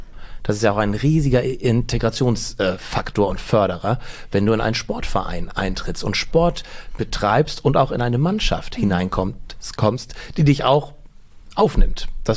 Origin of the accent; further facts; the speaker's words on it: Schleswig-Holstein, Germany; ich bin in Nordfriesland aufgewachsen, habe das nie verlassen, konnte die Sprache